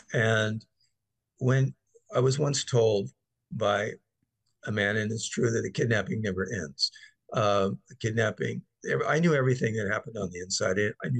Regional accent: United States; I am exceedingly grateful that I live in America, I'm American

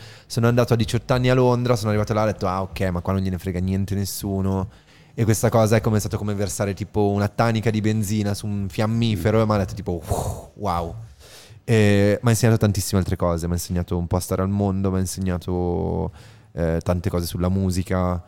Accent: Milan, Lombardy, Italy; io comunque sono cresciuto a Milano, che comunque non è l'ultimo paesino del mondo

